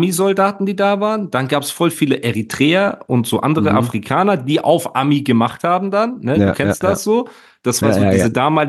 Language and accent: German; Heidelberg, Baden-Württemberg, Germany; Ich komme aus Heidelberg.